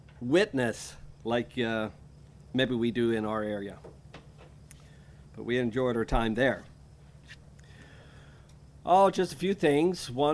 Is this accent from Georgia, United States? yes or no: no; Bethel, Pennsylvania, United States; from Bethel, Pennsylvania.